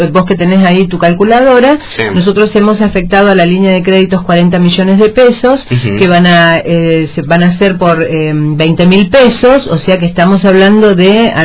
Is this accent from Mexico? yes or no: no; Río Grande, Tierra del Fuego, Argentina; para mí, que soy de Río Grande, la he realizado en cada uno de esos lugares donde me ha tocado participar con niveles de responsabilidad.